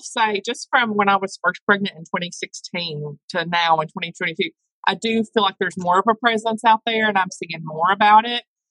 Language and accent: English; Tennessee, United States; Born and raised here. … I are from the same hometown, actually.